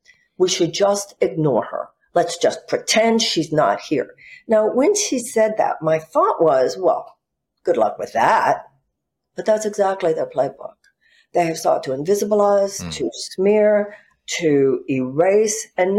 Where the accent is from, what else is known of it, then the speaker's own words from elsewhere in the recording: Houston, Texas, United States; I'm from Houston.